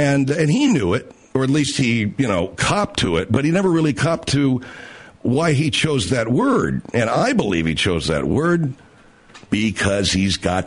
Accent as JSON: {"language": "English", "town": "Arcadia", "region": "California", "country": "United States", "tie": "born or raised there", "said": "It's in my hometown of Arcadia."}